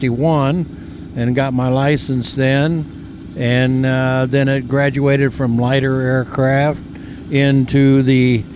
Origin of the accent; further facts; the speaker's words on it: Portage, Michigan, United States; I am from Portage, Michigan, and I've been doing this for over 40 years.